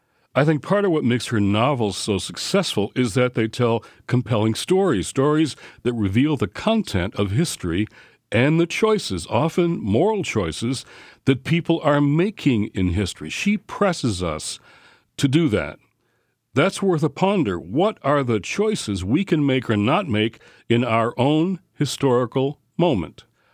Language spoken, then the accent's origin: English; Detroit, Michigan, United States; I grew up in Detroit. Ontario was right next door across the river.